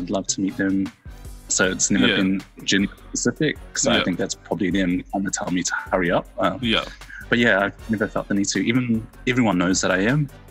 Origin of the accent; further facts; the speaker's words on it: South Auckland, Auckland, New Zealand; also born or lived in Brisbane / Sydney; Born and raised in South Auckland, then moved over with my parents to Brisbane, and then I kind of wanted to flee the pack, so I kind of moved over to Sydney by myself